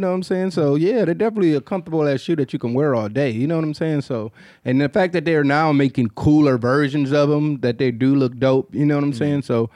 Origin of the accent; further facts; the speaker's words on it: Queens, New York, United States; I grew up in Queens, New York.